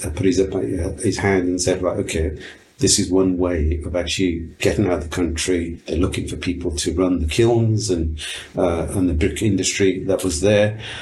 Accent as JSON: {"language": "English", "region": "Wales", "country": "United Kingdom", "tie": "born or raised there", "also_born_or_lived": "Uganda", "said": "I'm an Indian background, you know, born in Uganda. Passionate Welshman, because I grew up in Wales"}